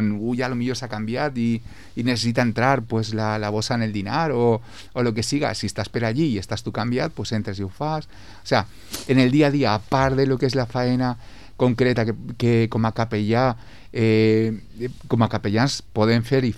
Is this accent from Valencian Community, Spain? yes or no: yes; Villarreal, Valencian Community, Spain; al ser també d'ací, soc de Villarreal, estic en la vall, està en Betxí